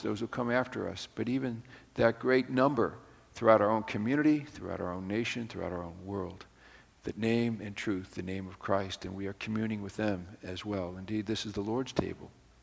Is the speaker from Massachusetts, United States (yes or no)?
yes; Boston, Massachusetts, United States; Now, I grew up in Boston.